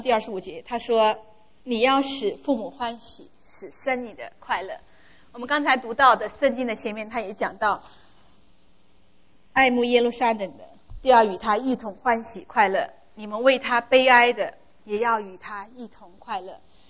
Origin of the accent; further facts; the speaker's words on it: China; 因为我们中国人的话是最注重孝道的，我们中国人说无后为大是吗